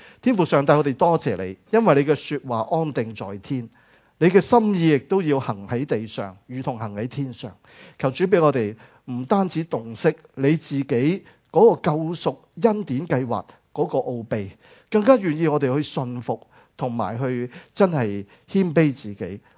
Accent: China; 等于我哋中国人有12种嘅生肖

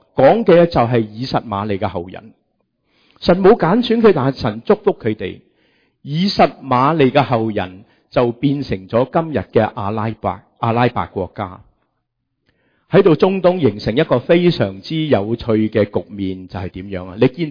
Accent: Hong Kong; 我记得我小的时候在香港好喜欢跟我阿妈去花布街。

